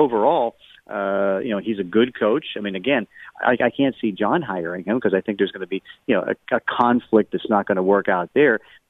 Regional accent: Pittsburgh, Pennsylvania, United States; But, you know, growing up in Pittsburgh the way that I did, you know, it's like I'm still into funk.

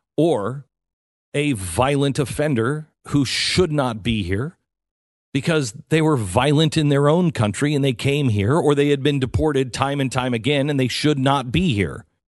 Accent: England, United Kingdom

